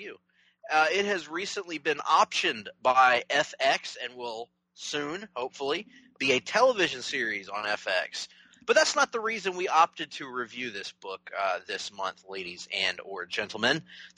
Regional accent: the South, United States; We love it, Nick. We're from the South. We can't help it.

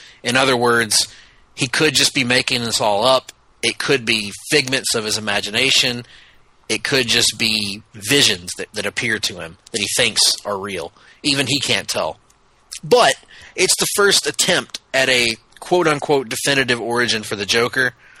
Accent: Dothan, Alabama, United States; now in Vancouver, Canada; because we're in Vancouver, of course, but there in my hometown of Dothan, Alabama.

